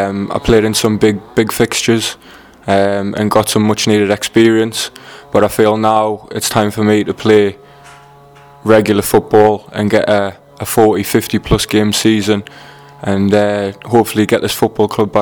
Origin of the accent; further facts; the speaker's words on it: North East England, United Kingdom; being a lad from the North East myself, growing up in Chesley Street